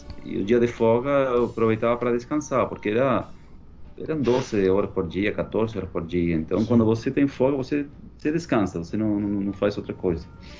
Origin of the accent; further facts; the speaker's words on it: Córdoba, Argentina; Portuguese is a second language; eu sou de Córdoba, e nessa época estava começando os programas de TV de gastronomia muito forte na Argentina.